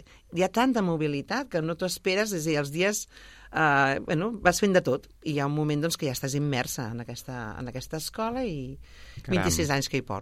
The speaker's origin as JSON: {"language": "Catalan", "town": "Cerdanyola del Vallès", "region": "Catalonia", "country": "Spain", "tie": "born or raised there", "also_born_or_lived": "Barcelona", "said": "ben nascut a Barcelona, el que passa, vivint a Cerdanyola, anant a l'escola a Cerdanyola i tot, però tota la vida, família, amics, metges, tot, sempre cap a Barcelona."}